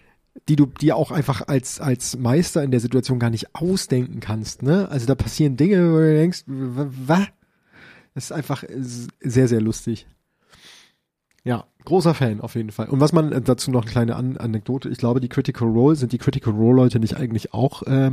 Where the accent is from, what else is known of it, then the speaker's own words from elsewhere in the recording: Germany; ich komme aus der Nähe von Hamburg